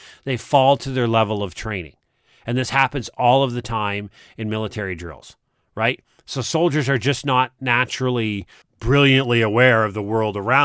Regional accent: Canada; getting myself back to my home country of Canada.

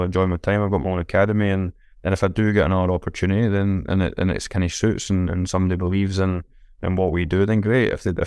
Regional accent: Scotland, United Kingdom; I'm a Scottish player. I'm not an English player.

